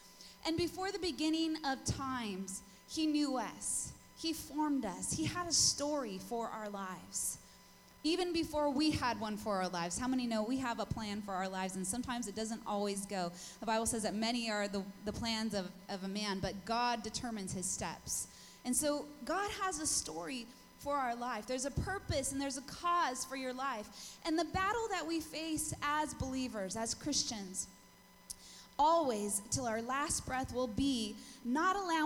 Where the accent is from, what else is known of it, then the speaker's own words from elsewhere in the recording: California, United States; I am from California, like Pastor Tim said, and so it's cool just to come and hear all the accents